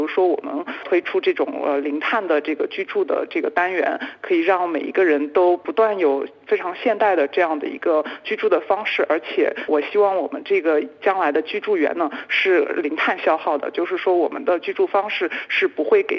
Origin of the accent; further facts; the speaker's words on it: Shanghai, China; 我小的时候在上海的城里面，大家都用自行车去豫园，然后去逛街，这样的一种生活的闲逸的这种感受。